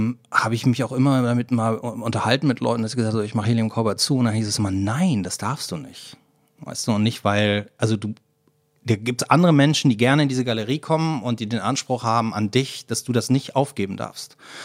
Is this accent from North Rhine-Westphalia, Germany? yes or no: yes; Cologne, North Rhine-Westphalia, Germany; born there; now in Hamburg, Germany; ich bin kein Hamburger, ich bin gebürtiger Kölner, aber ich bin jetzt seit 98, lebe ich mit meiner Familie hier in Hamburg.